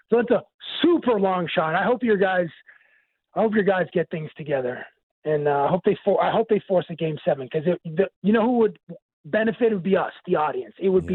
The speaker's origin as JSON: {"language": "English", "town": "Toronto", "region": "Ontario", "country": "Canada", "said": "I'm from Toronto"}